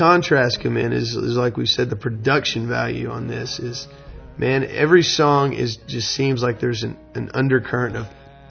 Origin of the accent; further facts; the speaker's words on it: Richmond, Virginia, United States; growing up in Richmond, Virginia, the old historic capital of the Confederacy.